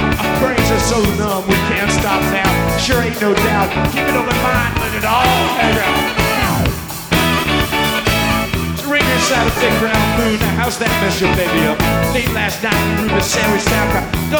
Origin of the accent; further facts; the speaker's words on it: New York City, New York, United States; but growing up in New York City, we do know that people like to have a good time.